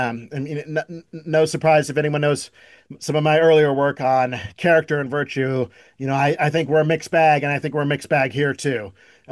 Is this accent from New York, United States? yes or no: no; Maryland, United States; born there; Right now, I'm telling you that I was born in Maryland.